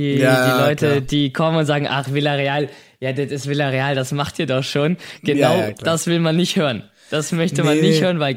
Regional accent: Hamburg, Germany; Wir kommen aus Hamburg.

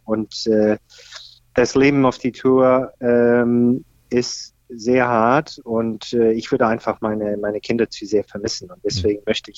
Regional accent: Australia; Australien, wo ich herkomme, hat ihn auch sehr interessiert.

